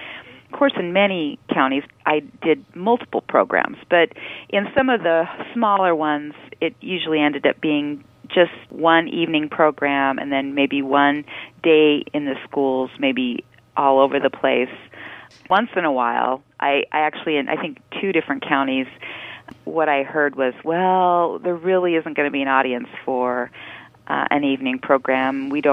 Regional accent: Washington, United States; because I grew up in Eastern Washington, it was really important to me to get to all parts of the state.

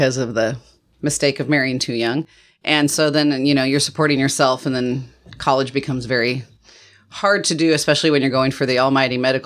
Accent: Ellensburg, Washington, United States; Not on the Olympic Peninsula, but born and bred in the state of Washington. So okay. I was born in Ellensburg.

